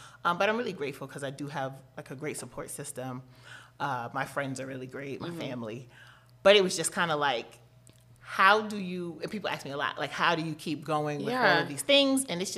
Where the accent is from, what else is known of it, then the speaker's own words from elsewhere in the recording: New York City, New York, United States; I'm a licensed clinical social worker. I'm from New York City